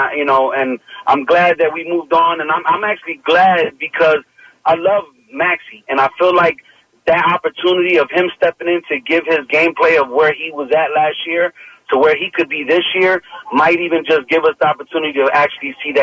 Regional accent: Philadelphia, Pennsylvania, United States; But I'm from Philly

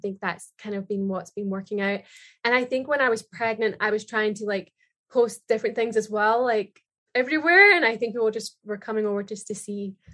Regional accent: Scotland, United Kingdom; moved away as an adult; now in Los Angeles, United States; Yeah, I'm from Scotland originally. And then I've been living here in LA for, oh my goodness, it's been nearly 7 years.

